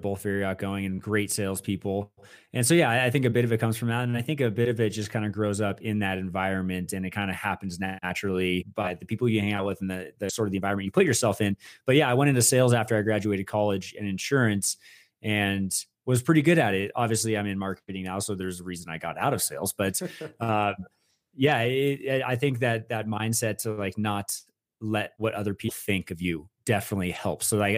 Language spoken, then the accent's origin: English; Westlake Village, California, United States; But like you said … I am from Westlake Village, California.